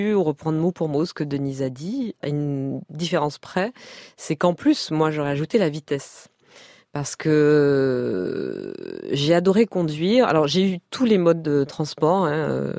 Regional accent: Martinique, France; J'ai grandi en Martinique, donc j'ai été insulaire.

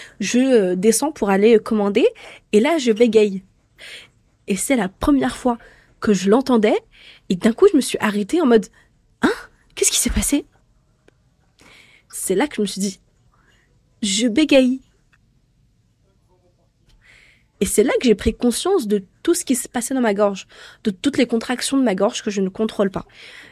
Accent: Tunisia; also born or lived in France; Je suis née en France, mais quand j'étais petite, je vivais en Tunisie, jusqu'à mes 9 ans. Et j'ai commencé mes études là-bas.

